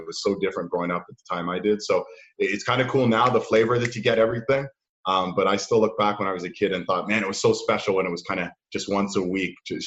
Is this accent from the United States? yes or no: no; Toronto, Ontario, Canada; So I grew up in downtown Toronto in an area called the Annex, and which is cool because it's very multicultural and it's also just, it's socially and economically diverse too.